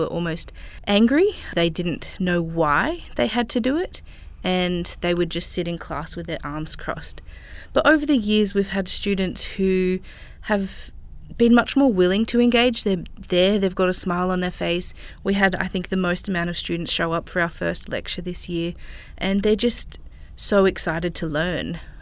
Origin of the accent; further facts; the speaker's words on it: Bundaberg, Queensland, Australia; now in Brisbane, Australia; I'm a proud Gurang Gurang and Yagara woman. I was born and raised in Bundaberg and moved to Brisbane to study social work here at UQ.